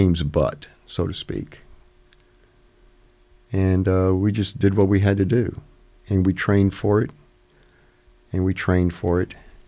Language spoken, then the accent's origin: English; Panama; I was born and raised in Panama.